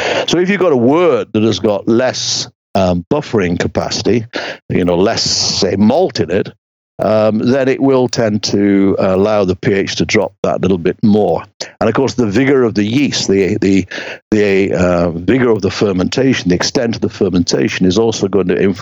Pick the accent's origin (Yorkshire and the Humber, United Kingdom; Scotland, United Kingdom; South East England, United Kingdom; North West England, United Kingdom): North West England, United Kingdom; Wigan; I'm from just outside Wigan in northwest Lancashire, so I'm from halfway between Manchester and Liverpool.